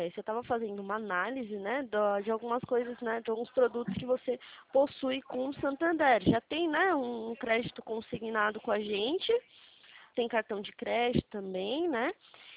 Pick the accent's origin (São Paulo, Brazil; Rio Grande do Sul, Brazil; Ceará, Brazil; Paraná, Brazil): São Paulo, Brazil; Atibaia; eu sou de Atibaia, aqui interior de São Paulo.